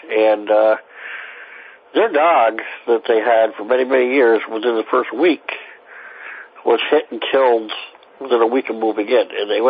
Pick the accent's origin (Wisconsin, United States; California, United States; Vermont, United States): Vermont, United States; I'm from Vermont, and I got a couple of really quick ones for you.